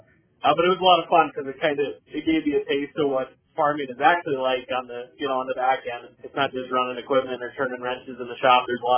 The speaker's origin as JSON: {"language": "English", "town": "Davenport", "region": "North Dakota", "country": "United States", "said": "I'm from Davenport, North Dakota. I went to high school in Kinder, North Dakota"}